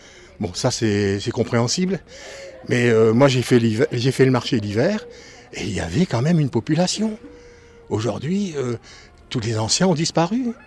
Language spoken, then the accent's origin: French; northern France, France; Moi, je suis natif du nord de la France et j'habite ici depuis une quinzaine d'années.